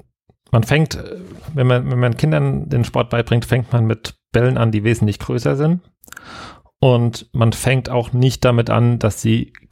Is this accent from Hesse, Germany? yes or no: yes; Darmstadt, Hesse, Germany; also ich komme aus Darmstadt